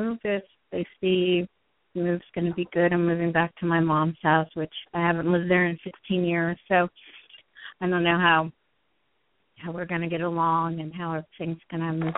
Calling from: New Jersey, United States; I'm calling from New Jersey.

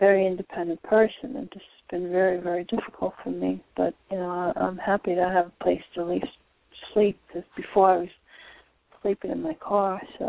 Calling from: Florida, United States

